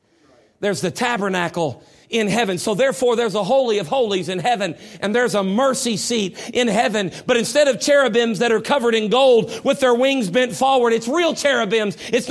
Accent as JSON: {"language": "English", "country": "United States", "tie": "born there", "said": "I don't know about you, but I'm sure glad I was born in America. I love our country."}